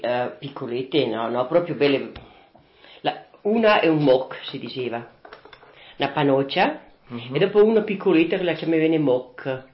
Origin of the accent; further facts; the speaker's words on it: Zortea, Trentino-Alto Adige, Italy; born there; now in Canal San Bovo, Italy; Mi sono nata a Zortea e adesso però ho le 40 anni che sono a Canal. Sono stata anche all'estero, ho 9 anni.